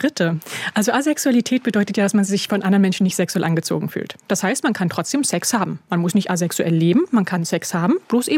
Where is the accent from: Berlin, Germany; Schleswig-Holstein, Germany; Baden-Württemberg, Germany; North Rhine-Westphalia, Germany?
Berlin, Germany; also ich komme aus Berlin